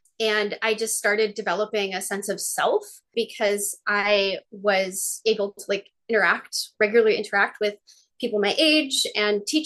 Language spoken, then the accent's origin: English; Massachusetts, United States; I grew up near Boston, and I grew up in like a Jewish family. We were religious, but we were the least religious family in the little religious community that we were in.